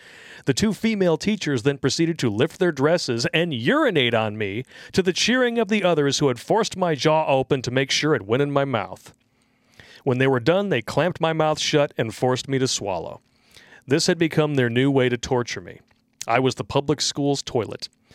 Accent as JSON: {"language": "English", "town": "Oak Park", "region": "Michigan", "country": "United States", "tie": "born or raised there", "also_born_or_lived": "Ferndale", "said": "I grew up in Oak Park and Ferndale."}